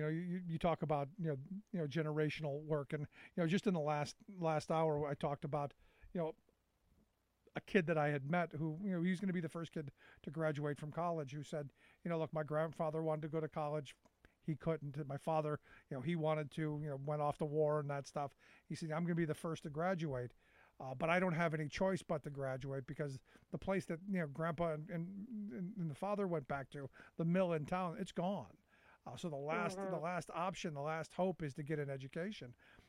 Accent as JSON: {"language": "English", "town": "Cleveland", "region": "Ohio", "country": "United States", "tie": "born or raised there", "said": "And I watched it happen growing up in Cleveland. Cleveland was an industrial powerhouse, and it was stripped of its economic might"}